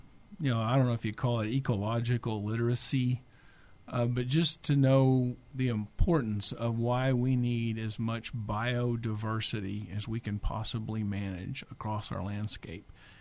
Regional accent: Texas, United States; because I grew up right outside of Fort Cavazos. They moved through our ranch in 1982

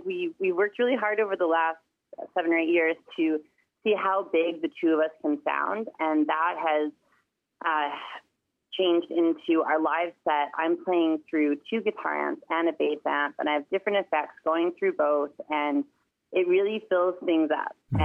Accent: British Columbia, Canada; now in Calgary, Canada; I'm a mom of twins. They're both 4 years old now. I'm from the East Kootenai region of British Columbia. I'm Shkwepemc or Shuswap mixed on my father's side. And I'm living in Calgary now. And I've been here, I think I've been here for just over 20 years now

